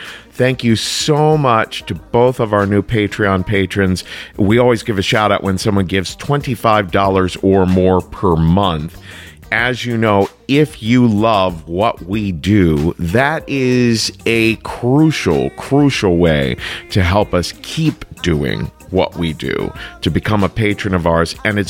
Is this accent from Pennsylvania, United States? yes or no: no; Cincinnati, Ohio, United States; be coming to Cincinnati, Ohio, my hometown, at the Ludlow Garage.